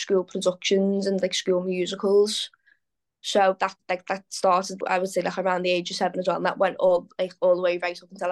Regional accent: Liverpool, North West England, United Kingdom; born and bred in Liverpool. I've never lived anywhere else. Obviously, it is a very musical city, so you do grow up around that kind of culture.

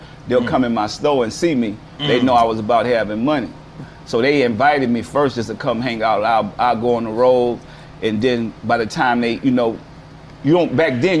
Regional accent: New Orleans, Louisiana, United States; So the white guy always introduced me because I told him I'm from New Orleans.

